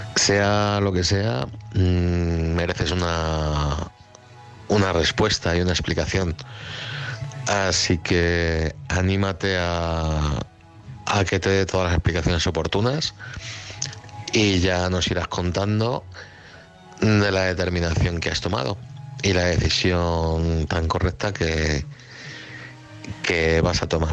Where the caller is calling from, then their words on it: Madrid, Community of Madrid, Spain; de Madrid.